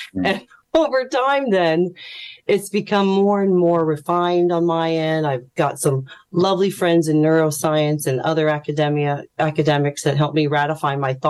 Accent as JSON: {"language": "English", "country": "United States", "lives_now": "Dublin, Ireland", "said": "I'll just quickly say from the accent that you're hearing, I'm an American."}